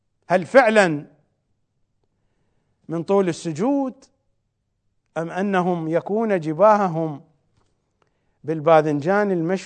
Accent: Iraq; accent: Iraqi; لكننا في لهجتنا العراقية نقول عن ابن آوى واوي،

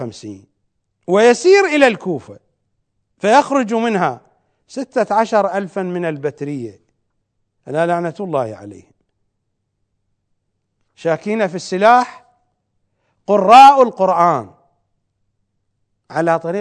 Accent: Iraq; accent: Iraqi; لكننا في لهجتنا العراقية نقول عن ابن آوى واوي،

